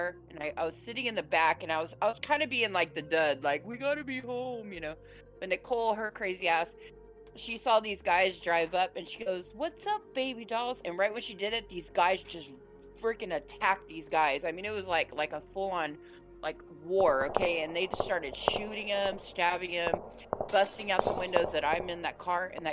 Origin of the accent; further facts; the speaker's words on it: San Diego, California, United States; We come from the San Diego, LA area. So San Diego is where I was raised, and we're close to the border, Tijuana, okay?